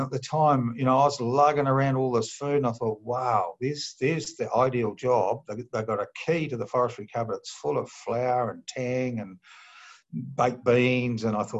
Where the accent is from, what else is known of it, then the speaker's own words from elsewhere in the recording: Hokitika, West Coast, New Zealand; We had a gold mine up the spur, and mum used to, you know, as soon as it was raining, we'd go and build the dams and get the riffle box out